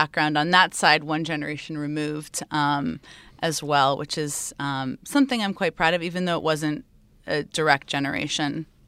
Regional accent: Connecticut, United States; Yes, the deep red state of Connecticut that I grew up in. So I grew up in Connecticut.

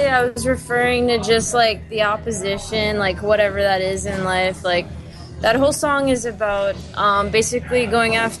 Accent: Florida, United States; I'm from Florida and Tess is from North Dakota. So before we moved out here, we were in two different states.

